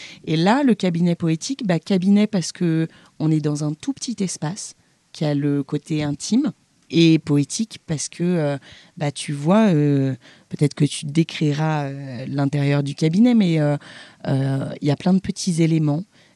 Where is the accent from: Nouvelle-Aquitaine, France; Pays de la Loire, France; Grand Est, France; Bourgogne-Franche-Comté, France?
Bourgogne-Franche-Comté, France; parce que moi, je viens de Bourgogne.